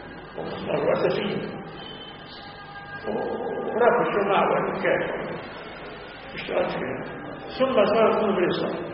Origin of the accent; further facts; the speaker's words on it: Syria; أنا سوري بالعربي